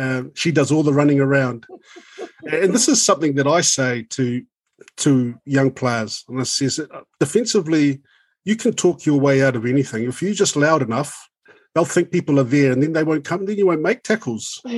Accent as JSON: {"language": "English", "region": "Wellington", "country": "New Zealand", "tie": "born or raised there", "said": "you know, my hometown of Wellington."}